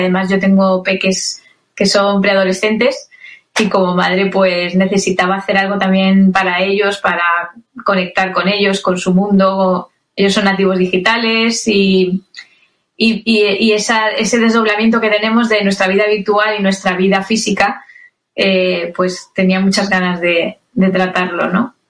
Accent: Madrid, Community of Madrid, Spain; yo soy madrileña, entonces tenía la fuente cerca, como si dijéramos. Al ser de aquí

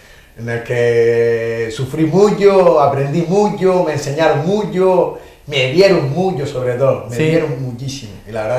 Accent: Ghana; obviamente nací en Ghana. Me crié en Ghana a los poquitos años, entonces conozco un poquito de cultura africana.

